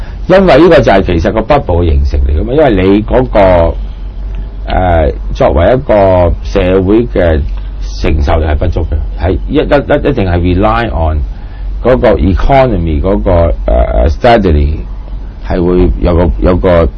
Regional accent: China; 即係話我係中國人

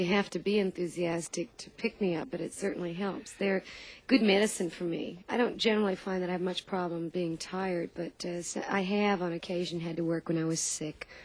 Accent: California, United States; also born or lived in Houston, United States; Well, I started life there. I was born in Houston, but I actually was raised in Southern California, so you're a little familiar with that.

